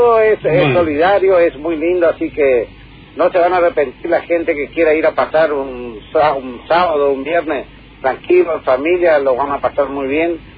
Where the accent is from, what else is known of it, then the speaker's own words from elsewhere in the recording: Puerto León, Misiones, Argentina; also born or lived in Jardín América; Yo soy nacido ahí en Jardín América cuando la sala era de madera todavía, pero oriundo de Puerto León.